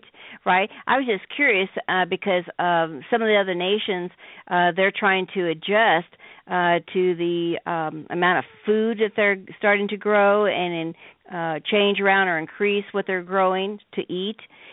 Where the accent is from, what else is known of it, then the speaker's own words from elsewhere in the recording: Midwest, United States; And, of course, I know I'm from the Midwest.